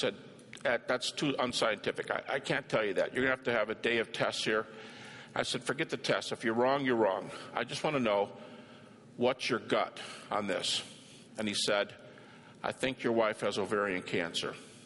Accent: Detroit, Michigan, United States; I was in my hometown. I'm from Detroit.

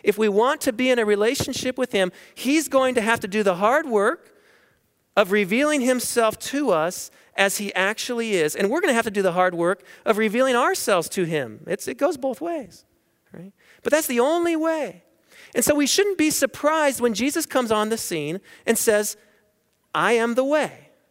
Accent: Seattle, Washington, United States; No, I was born and raised in West Seattle.

